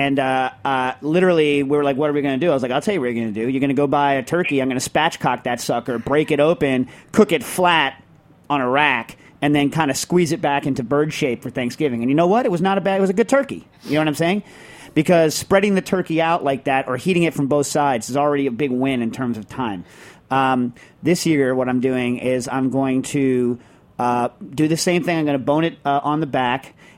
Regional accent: United States; I'm a big fan of making the bird look like it's a whole bird because I'm an American.

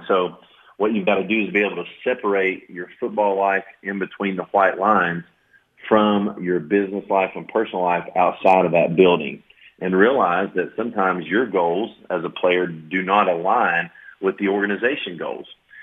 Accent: Knoxville, Tennessee, United States; now in Lexington, United States; we've been here now 9 years, and I'm from Knoxville, Tennessee.

